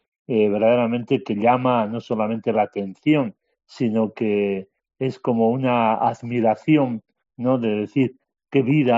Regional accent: Castile and León, Spain; Muy buenas noches a todos, desde la Ribera del Duero, como dices, aquí en vacaciones ahora, en mi pueblo.

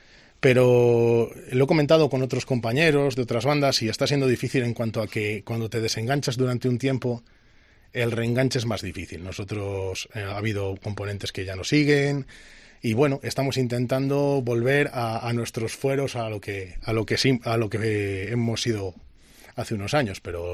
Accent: Castile, Spain; pero como digo yo siempre, nosotros somos castellanos.

